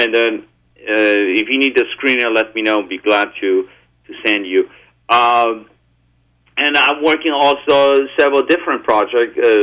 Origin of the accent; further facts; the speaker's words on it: United States; I'm an American, and my heart is in America